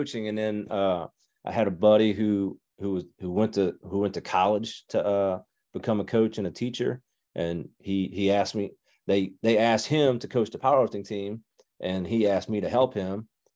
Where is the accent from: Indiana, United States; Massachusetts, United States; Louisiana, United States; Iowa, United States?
Louisiana, United States; Covington; accent: Southern; So I'm from Louisiana. Covington is a city in Louisiana, South Louisiana. We're about 45 minutes north of New Orleans.